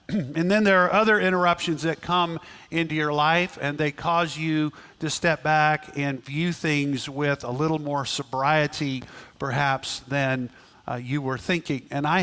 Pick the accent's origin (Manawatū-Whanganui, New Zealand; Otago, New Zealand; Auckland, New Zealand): Auckland, New Zealand; born there; I was born in the Commonwealth of Britain. I was born in Auckland, New Zealand.